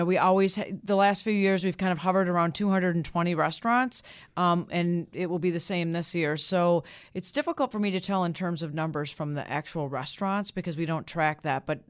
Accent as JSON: {"language": "English", "town": "Minneapolis", "region": "Minnesota", "country": "United States", "lives_now": "Buffalo, United States", "said": "I'm originally from Minneapolis."}